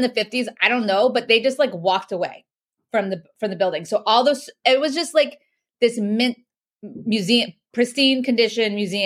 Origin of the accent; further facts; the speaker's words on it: Los Angeles, California, United States; So we're from Los Angeles, and after we went to Maine, we decided we wanted to come back and discover more lakes.